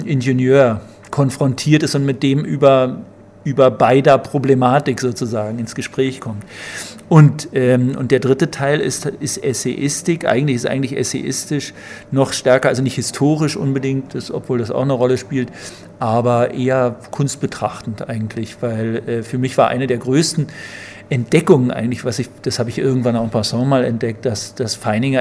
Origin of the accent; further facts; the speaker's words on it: Berlin, Germany; Also das ist wirklich dieser Berliner, als Berliner dieser Badewanneneffekt.